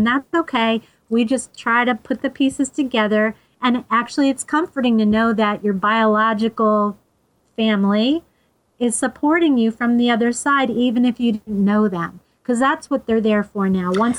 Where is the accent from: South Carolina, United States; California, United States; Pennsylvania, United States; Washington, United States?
Pennsylvania, United States; I'm like, oh, well, I'm from Pennsylvania.